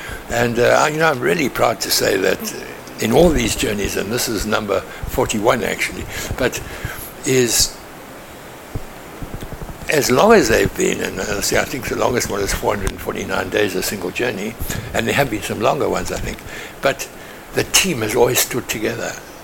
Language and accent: English; KwaZulu-Natal, South Africa; born there; I was born here in Zululand, north of the Tugela River, and I was the youngest of three boys, and born of a missionary family and teachers